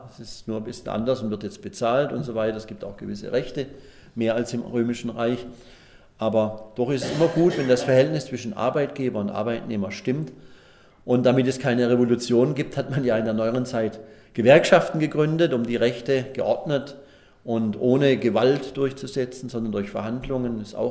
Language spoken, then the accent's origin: German; Germany; born there; Ich bin in Deutschland geboren, nicht in Afrika.